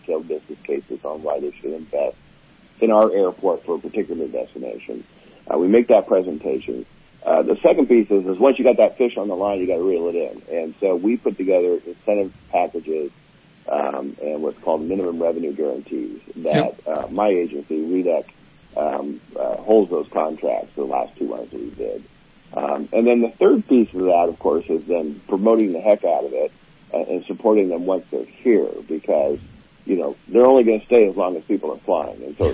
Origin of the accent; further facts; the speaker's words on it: Miranda, California, United States; I was born in San Humboldt. I grew up in Humboldt Redwood State Park, in a little town called Miranda.